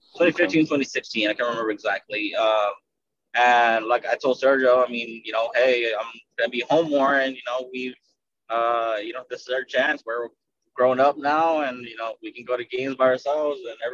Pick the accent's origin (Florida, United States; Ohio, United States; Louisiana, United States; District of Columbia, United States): District of Columbia, United States; Washington; But on the MLS side, obviously, since I am from Washington, D.C.